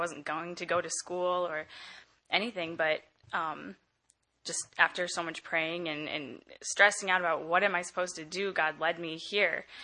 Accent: Bolingbrook, Illinois, United States; I'm from Bolingbrook, Illinois

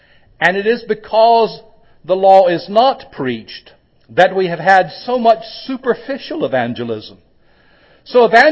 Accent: Fayetteville, North Carolina, United States; In my hometown in Fayetteville, North Carolina, a big military town

